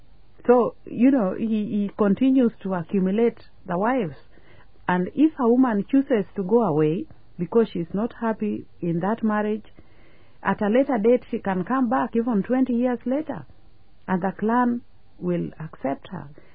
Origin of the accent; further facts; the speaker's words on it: Western, Kenya; I'm a Kenyan woman from Western Kenya, and I'm a Luo by tribe.